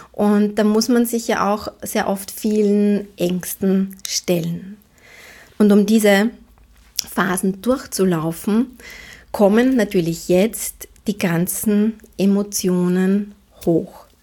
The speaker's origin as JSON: {"language": "German", "region": "Vienna", "country": "Austria", "said": "der passt ja gar nicht zu mir als Wienerin"}